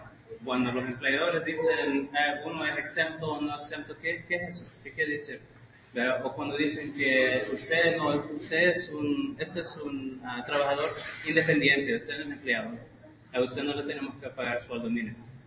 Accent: United States; born there; Yo soy un abogado de New Jersey y de Nueva York. Yo soy nacido aquí, americano. Pero mis padres son de Salvador. Y ellos llegaron aquí después del conflicto en El Salvador.

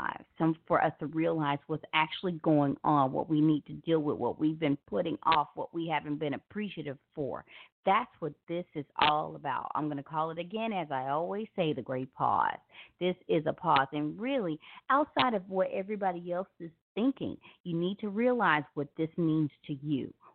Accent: Memphis, Tennessee, United States; because I am from Memphis.

